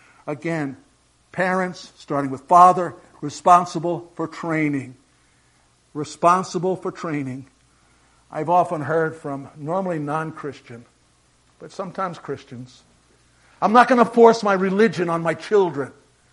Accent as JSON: {"language": "English", "town": "Staten Island", "region": "New York", "country": "United States", "tie": "born or raised there", "said": "Again, growing up in New York City, not Manhattan, but Staten Island. It was part of New York City."}